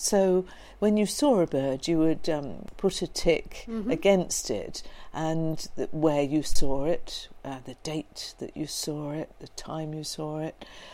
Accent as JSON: {"language": "English", "region": "South East England", "country": "United Kingdom", "tie": "born or raised there", "said": "And so you could say we grew up in Hampshire, close to the New Forest, or in the New Forest"}